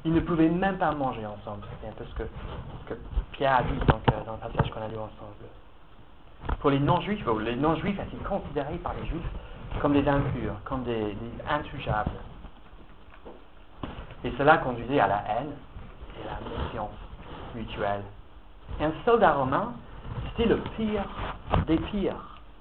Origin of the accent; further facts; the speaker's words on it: United Kingdom; French is a second language; m'a demandé si j'étais anglais. Et donc j'ai dit oui, je suis anglais.